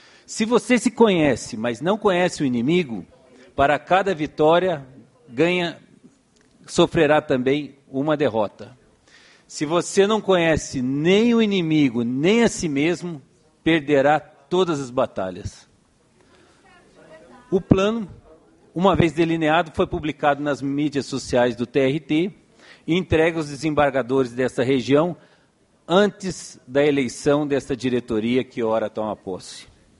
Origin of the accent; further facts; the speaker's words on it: Curitiba, Paraná, Brazil; born there; now in Goiás, Brazil; Aos que não sabem, sou goiano, por acaso nascido no frio de Curitiba, mas há muito mais anos aqui nesta terra